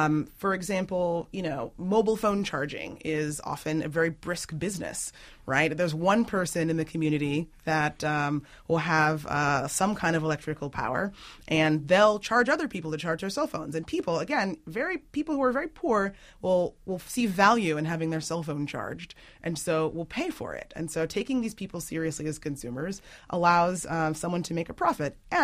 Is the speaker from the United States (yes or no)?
no; Nigeria; as someone who has spent a lot of time in West Africa as a Nigerian